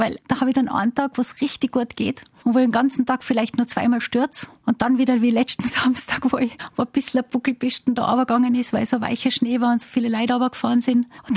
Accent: Zürs, Vorarlberg, Austria; ich bin ja in Zürs am Arlberg aufgewachsen und bin mit 3 Jahren auf die Ski gestanden.

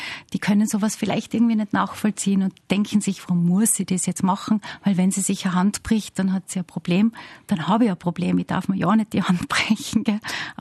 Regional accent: Zürs, Vorarlberg, Austria; ich bin ja in Zürs am Arlberg aufgewachsen und bin mit 3 Jahren auf die Ski gestanden.

